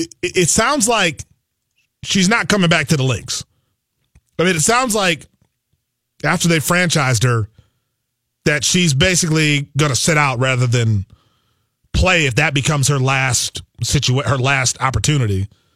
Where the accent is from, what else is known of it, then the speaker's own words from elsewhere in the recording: Minnesota, United States; as a Minnesotan